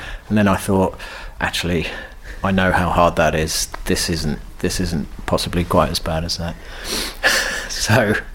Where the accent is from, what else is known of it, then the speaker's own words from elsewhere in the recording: England, United Kingdom; accent: English; being English and having a very English accent wouldn't go down that well